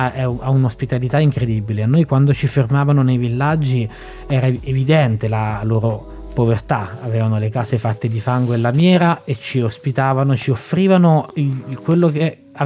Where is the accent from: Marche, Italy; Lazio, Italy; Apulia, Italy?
Marche, Italy; Ascoli Piceno; io sono di Ascoli